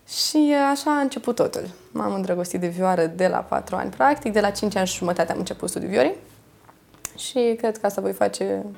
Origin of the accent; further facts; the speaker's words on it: Piatra Neamț, Neamț County, Romania; M-am născut la Piatra Neamț, mai precis la Târgu Neamț. Copilăria toată am avut-o la Piatra Neamț. Sunt din familie de muzicieni, ambii părinți sunt muzicieni și dascăli în același timp.